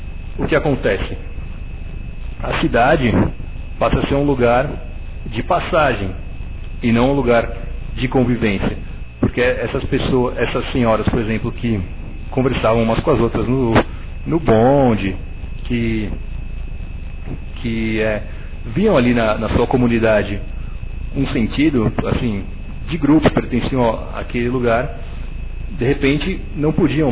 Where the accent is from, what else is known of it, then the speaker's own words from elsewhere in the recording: Brazil; Eu não sou apaixonado por carro, eu nunca fui, mas eu sou brasileiro.